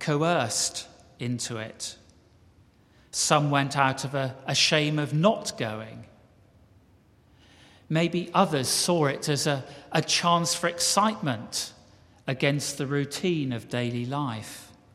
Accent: King's Lynn, East of England, United Kingdom; he served in his 60s as the mayor of King's Lynn, which is my hometown.

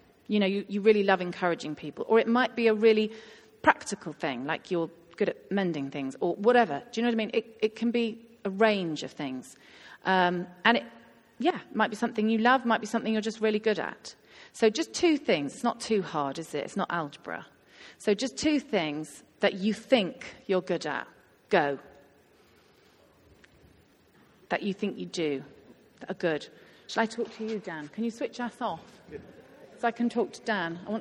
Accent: United Kingdom; I think we are quite British about this.

